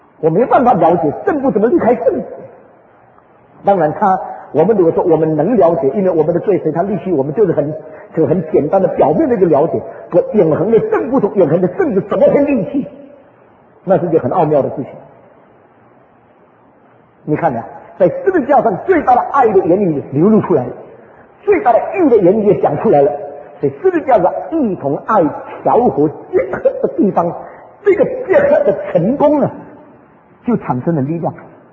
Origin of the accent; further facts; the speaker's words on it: China; 我们中国人就讲严父慈母，你看到没有？